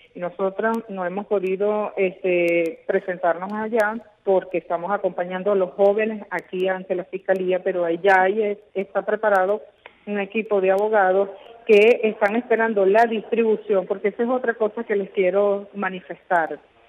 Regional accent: Venezuela; y nosotros somos venezolanos, los abogados que estamos llevando al frente estas aprensiones

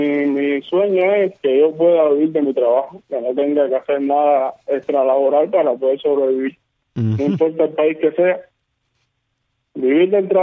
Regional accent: Camajuaní, Villa Clara, Cuba; also born or lived in Ranchuelo; Yo soy natural de Ranchuelo, pero desde muy pequeño, desde 6 meses, vivo aquí en Camajuaní.

